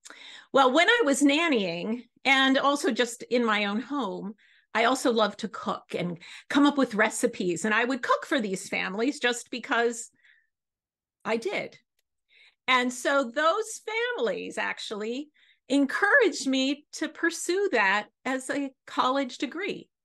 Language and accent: English; Ithaca, New York, United States; I said I grew up in Ithaca, New York, was going back home.